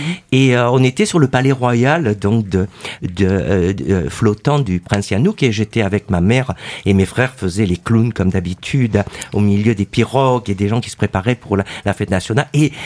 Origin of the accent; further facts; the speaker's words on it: Nérac, Nouvelle-Aquitaine, France; born there; Donc moi, je suis né à Nérac, donc une maison familiale qui était... mes grands-parents étaient viticulteurs dans Nérac pendant la guerre, au château de Piron, d'ailleurs, il faut le dire, qui existe toujours. Et c'était des fermiers, on était tous des Italiens